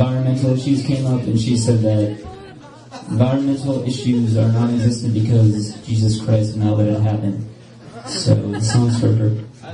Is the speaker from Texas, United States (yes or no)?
no; Thousand Oaks, California, United States; We're from Thousand Oaks, which is south of here.